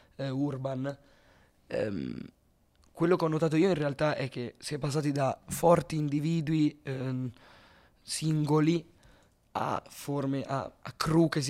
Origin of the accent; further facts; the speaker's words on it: Bologna, Emilia-Romagna, Italy; Io vengo dal mio vestiario, io sono un rapper di Bologna, fratello. Sono figlio della squadra del freestyle.